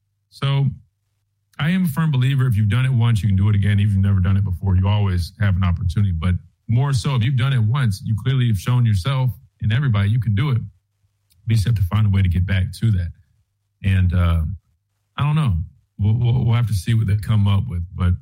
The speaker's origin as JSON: {"language": "English", "town": "Columbia", "region": "South Carolina", "country": "United States", "tie": "born or raised there", "said": "Growing up in Columbia outside of Fort Jackson, it's either you go to college or you pretty much join the military."}